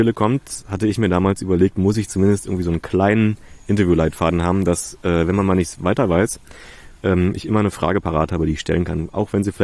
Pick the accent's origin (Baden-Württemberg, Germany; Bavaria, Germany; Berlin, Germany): Berlin, Germany; born there; ich bin da geboren in Köpenick